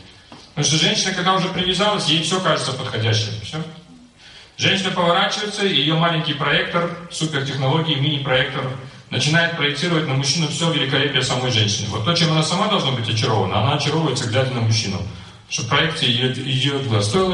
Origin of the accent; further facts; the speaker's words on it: Riga, Latvia; Я хоть и из Риги, у меня ориентация до сих пор правильная